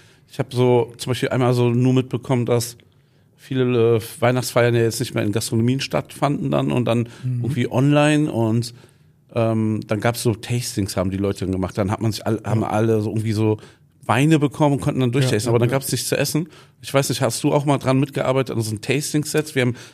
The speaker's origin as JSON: {"language": "German", "town": "Wuppertal", "region": "North Rhine-Westphalia", "country": "Germany", "tie": "born there", "said": "Also gebürtig komme ich aus Wuppertal."}